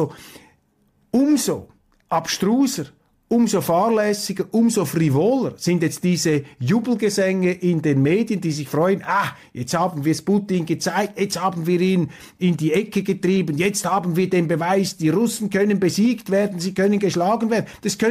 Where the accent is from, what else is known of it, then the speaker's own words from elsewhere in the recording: Switzerland; Ich sage das als Schweizer. Wir können schon in den Bergen eingraben.